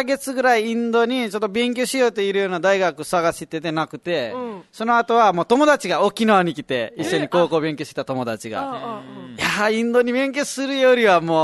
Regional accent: Nepal; Japanese is a second language; now in Japan; 出身はネパールですね。

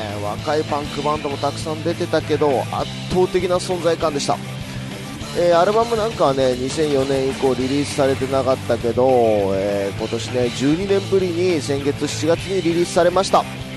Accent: Sapporo, Hokkaido, Japan; 7月にね僕ね生まれ故郷の札幌に帰ったんだけど

